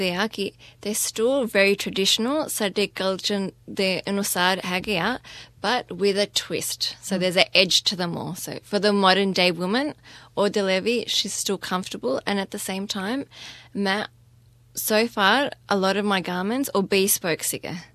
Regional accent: Australia; ਉਹਨਾਂ ਨੂੰ ਪਤਾ ਸੀਗਾ ਮੈਂ ਆਸਟ੍ਰੇਲੀਆ ਦੀ ਹਾਂ, ਤਾਂ ਮੈਨੂੰ ਫੈਸ਼ਨ ਦਾ ਕੁਛ ਪਤਾ ਨਹੀਂ

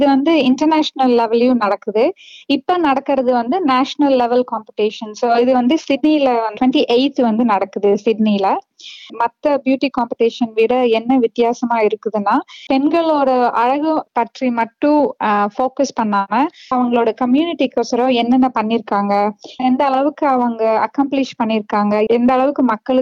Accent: Coimbatore, Tamil Nadu, India; moved away as an adult; now in Australia; ஒரு சாதாரண பொண்ணுதான். நான் பிறந்து வளர்ந்தது எல்லாமே இந்தியா, கோயம்புத்தூர்ல தான் நான் பிறந்து வளர்ந்தேன். அதுக்கப்புறம் திருமணமாகி ஆஸ்திரேலியாவுக்கு வந்தேன்.

